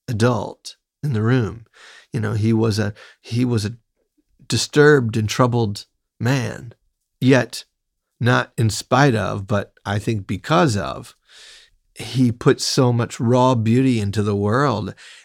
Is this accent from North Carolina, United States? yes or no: yes; North Carolina, United States; You know, I mean, I'm from North Carolina originally. Mm-hmm. I didn't really come of age there, but it is part of my DNA. Both my parents are natives of North Carolina.